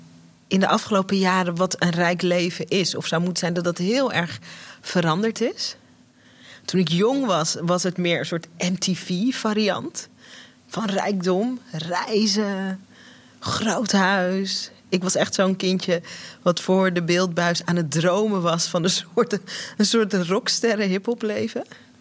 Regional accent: Netherlands; born there; Wij zijn hier geboren in Nederland, mijn broertje en ik. Maar wij zijn van oorsprong geen Westerlingen.

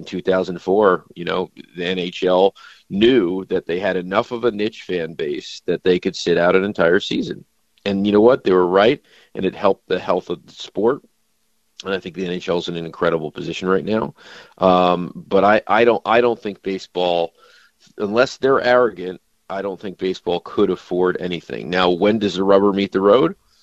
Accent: Long Island, New York, United States; Listen, I'm coming from Long Island, in New York. We don't have a college football team really

